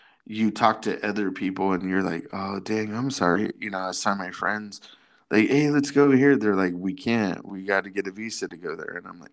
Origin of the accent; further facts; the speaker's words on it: United States; born there; Thank you, God, that I was born in America.